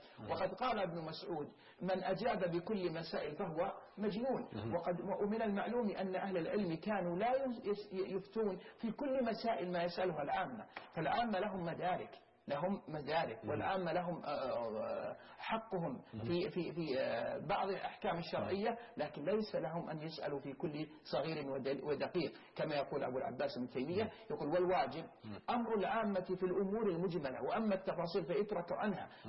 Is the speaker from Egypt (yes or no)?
no; Yemen; لكن نحن كيمنيين من الظاهر أن أخوة من اليمن ظاهر كيمنيين